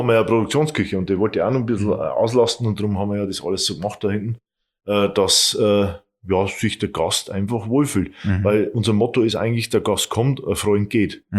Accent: Bavaria, Germany; weil es einfach schön ist bei uns in Oberpfalz.

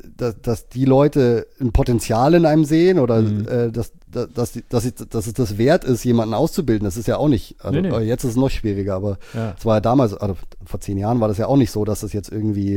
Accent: Bavaria, Germany; accent: Bavarian; Nicht so stark, also wenn ich jetzt mit Bayern rede, da kommt das mehr raus. Aber das hat sehr, ich habe das sehr schnell übernommen.

